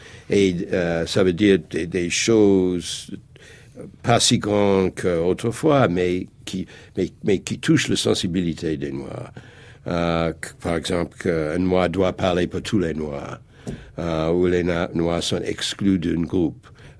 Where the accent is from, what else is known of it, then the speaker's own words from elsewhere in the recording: United States; Quand j'étais jeune en Amérique